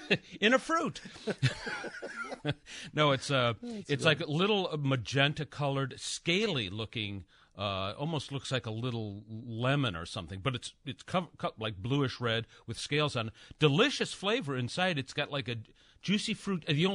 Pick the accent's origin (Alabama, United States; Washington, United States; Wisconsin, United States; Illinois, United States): Illinois, United States; Oak Park; You know, my hometown.